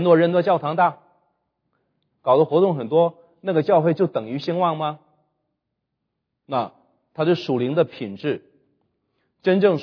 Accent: China; 我们中国人很熟悉的哈，我们有皇室的叫做皇叔哈

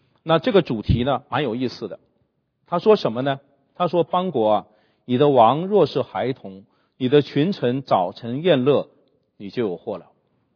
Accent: China; now in abroad; 最近我们中国人特别是海外的，我们去观察国家的情况真的是很可怕

